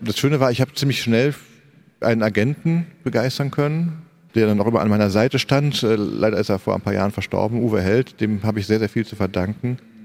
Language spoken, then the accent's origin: German; Wipperfürth, North Rhine-Westphalia, Germany; obwohl es in meiner alten Heimat war, Wipperfürth, da komme ich auch her